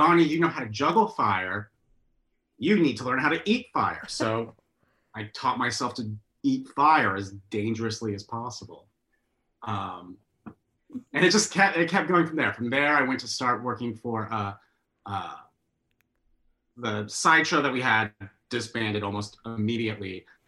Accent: Norman, Oklahoma, United States; I was raised in Norman, Oklahoma. And out there, I joined the Renaissance fairs.

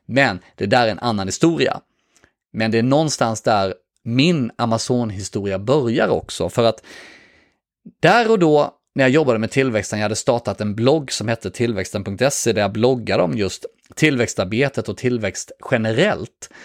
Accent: Värnamo, Jönköping County, Sweden; moved away as an adult; also born or lived in Stockholm, Sweden; min hemstad Värnamo. Det var mina gamla föräldrar som hade fått alldeles för lite tid av mig sedan jag flyttade till Stockholm direkt efter studenten.

